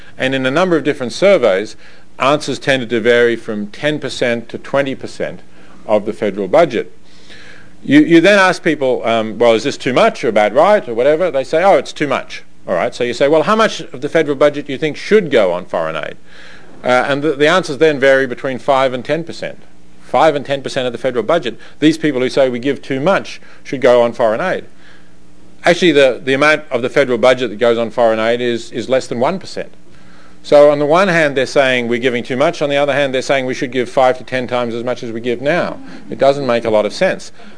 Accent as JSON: {"language": "English", "country": "Australia", "moved": "yes", "said": "I'm an immigrant too, I guess. As you can tell from the funny way I speak, I'm an Australian. And coming here from Australia 10 years ago"}